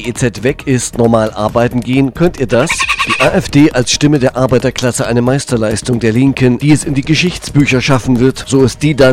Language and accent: German; Thuringia, Germany; In meiner Heimat Thüringen